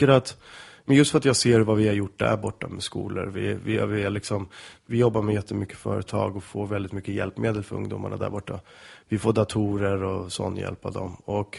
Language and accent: Swedish; Solna, Stockholm County, Sweden; typ som jag växte upp i Solna